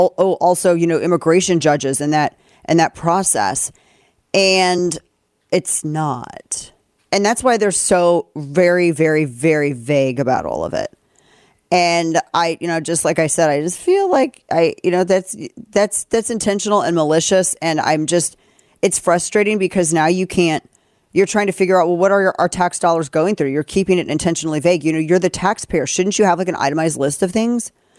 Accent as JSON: {"language": "English", "region": "Missouri", "country": "United States", "said": "And I come from Southern Missouri, so you know I'm like indicting myself in this partially"}